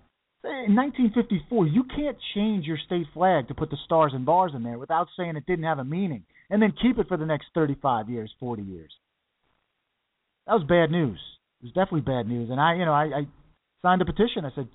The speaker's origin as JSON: {"language": "English", "town": "New Rochelle", "region": "New York", "country": "United States", "tie": "born or raised there", "said": "When I grew up in New Rochelle, the team's name was called the Rebels."}